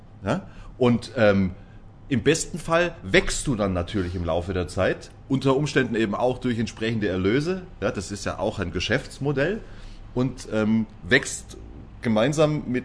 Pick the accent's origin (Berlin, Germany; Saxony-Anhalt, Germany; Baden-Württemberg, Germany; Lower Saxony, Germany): Baden-Württemberg, Germany; Ehingen; In meiner Heimatstadt Ehingen-Donau.